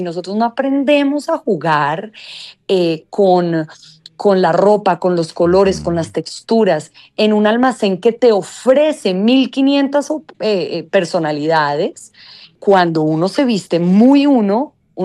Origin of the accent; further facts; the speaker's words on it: Colombia; que a nosotros como colombianos, ¿qué nos importa darle un peso a China, España o Italia?